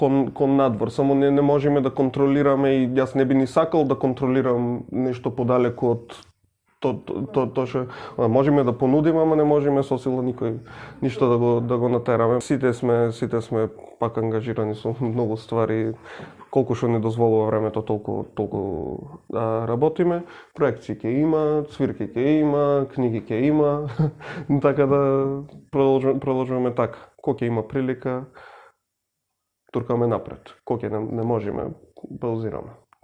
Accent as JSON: {"language": "Macedonian", "town": "Bitola", "region": "Pelagonia", "country": "North Macedonia", "lives_now": "Skopje, North Macedonia", "said": "јас полот времето и сум во Скопје, ама никош не сум осетил потреба да бидам во Скопје, пошто сум од Битола"}